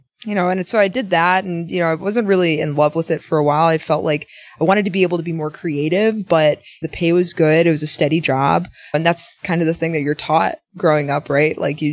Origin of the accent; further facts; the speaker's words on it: Milwaukee, Wisconsin, United States; And so I went to UW-Milwaukee. I'm from Milwaukee.